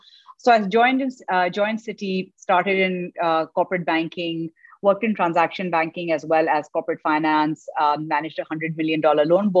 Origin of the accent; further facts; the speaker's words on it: Karachi, Sindh, Pakistan; So I'm basically from Karachi, grew up over here